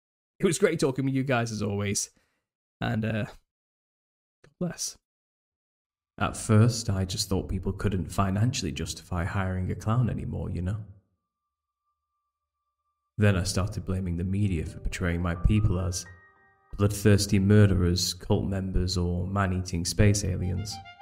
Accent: United Kingdom; It's because I'm British. I think things just sound like that when I start speaking.

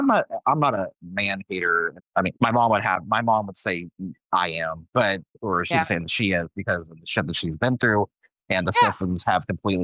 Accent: Independence, Missouri, United States; Because my hometown, you know, I grew up in Independence, Missouri.

